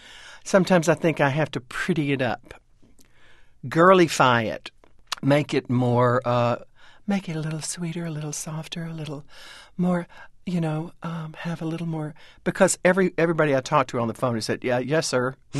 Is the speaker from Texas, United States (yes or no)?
yes; Texas, United States; also born or lived in Louisville, Kentucky; I'm from Texas. I'm from East Texas. I'm from big land-owning people, big ranchers, big hunters, big athletes. They all talk like that.